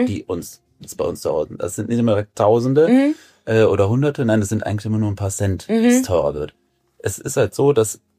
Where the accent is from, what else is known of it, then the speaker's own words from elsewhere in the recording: Germany; born there; now in Düsseldorf, Germany; ich bin 40 Jahre alt, fühle mich als Düsseldorfer, komme gebürtig aus der Eifel, aber habe hier echt meine Heimat gefunden.